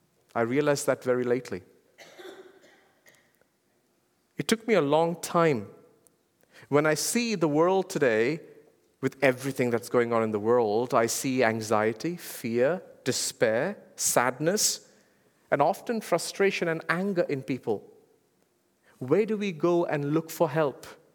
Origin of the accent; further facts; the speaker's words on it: India; Now, I come from India, and in India, there is no shortage for monkeys.